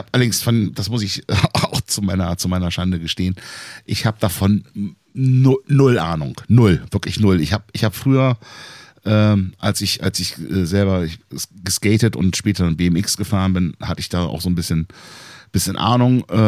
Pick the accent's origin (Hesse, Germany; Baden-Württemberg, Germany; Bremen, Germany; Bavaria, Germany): Bremen, Germany; also ich kann jetzt ja immer wieder nur auf meine Heimatstadt Bremen beziehen